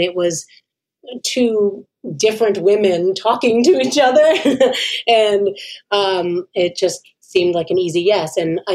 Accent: United States; Because I'm an American.

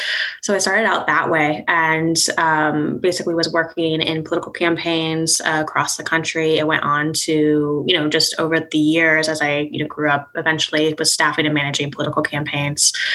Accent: Kansas City, Missouri, United States; also born or lived in Lexington; I was living in Lexington, Kentucky. I grew up in Kansas City. Okay. I'm back in Kansas City now.

